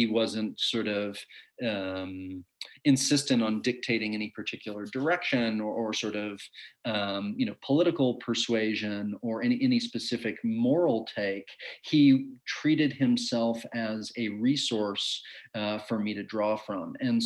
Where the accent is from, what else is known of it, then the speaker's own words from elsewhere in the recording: Dallas, Texas, United States; You know, I'm 10 years older than Ross, but I grew up in Dallas, Texas